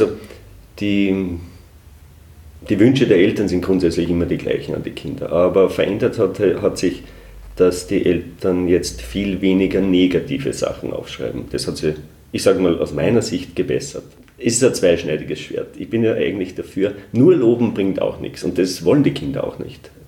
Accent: Upper Austria, Austria; ich komme ja aus dem Hausruckviertel, da gibt es die Berchten nicht.

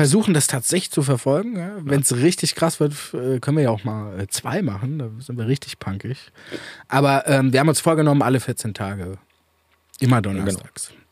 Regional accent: Görlitz, Saxony, Germany; Ich bin ja eigentlich aus Görlitz, also die östlichste Stadt in Deutschland

